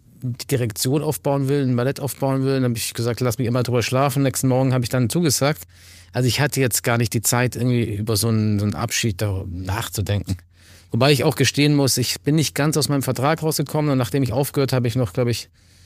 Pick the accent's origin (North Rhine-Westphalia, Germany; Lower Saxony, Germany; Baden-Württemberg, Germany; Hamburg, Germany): Baden-Württemberg, Germany; Tübingen; irgendwann ich bin in Tübingen aufgewachsen